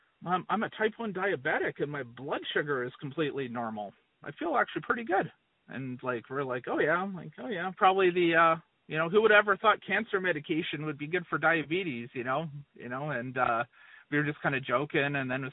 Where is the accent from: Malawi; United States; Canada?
Canada; Maple Ridge, British Columbia; So I am originally from a town called Maple Ridge, which is a suburb of Vancouver, BC. I'm a Canadian. I was born in 1973. I'm 50 years old this year.